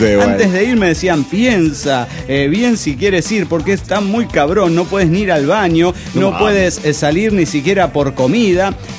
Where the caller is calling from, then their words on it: Santa Barbara, California, United States; de Santa Bárbara, California.